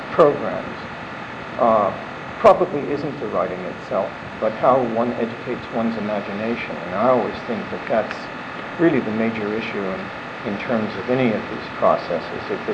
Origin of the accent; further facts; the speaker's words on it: California, United States; a small desert town that I grew up in Southern California